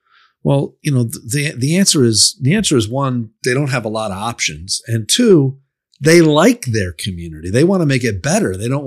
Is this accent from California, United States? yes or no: no; Rochester, New York, United States; You know, I grew up in Rochester, New York, in Rust Belt town. That's relatively affordable place to live.